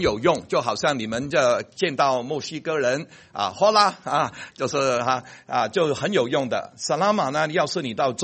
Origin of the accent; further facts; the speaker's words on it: China; 我们中国人呢学那个英语的时候呢，我一听就有一点口音